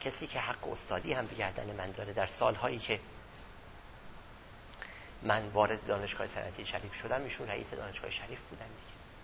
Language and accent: Persian; Iran; من به عنوان یک ایرانی، به عنوان یک مسلمان